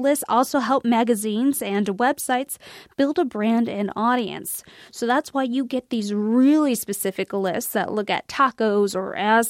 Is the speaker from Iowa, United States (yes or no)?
yes; Des Moines, Iowa, United States; My hometown is Des Moines, an underrated city with cheap rent, cheaper booze, and a trippy sculpture garden. I like Des Moines, but it's a place that's easy to dismiss.